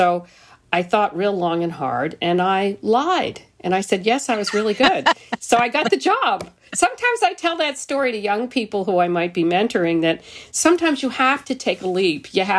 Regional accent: New York City, New York, United States; And then growing up in New York City, when I was in high school

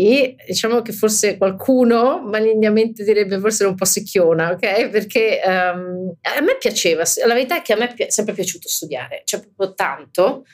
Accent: Rome, Lazio, Italy; Sono cresciuta a Roma e sono stata a Roma fino all'università

